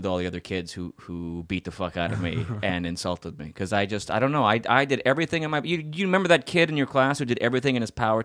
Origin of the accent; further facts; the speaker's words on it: Austin, Texas, United States; also born or lived in Houston / Louisiana; I am originally from, I guess I consider myself to be from Austin.